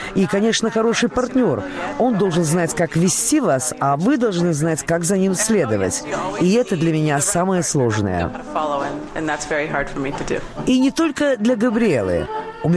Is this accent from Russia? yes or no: no; Riga, Latvia; now in London, United Kingdom; Мои друзья, художники Зоя Фролова и Янис Якобсен, они, как и я, тоже из Риги